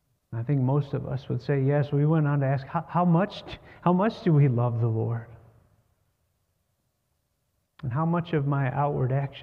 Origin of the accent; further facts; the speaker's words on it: Ohio, United States; We have grass in our backyard because we're from Ohio and you gotta have grass.